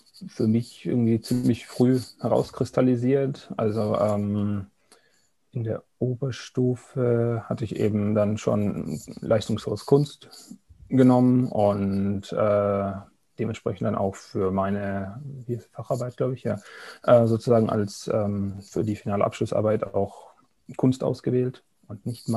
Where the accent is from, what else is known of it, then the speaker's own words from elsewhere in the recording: Augsburg, Bavaria, Germany; bei mir in Augsburg, wo ich herkomme.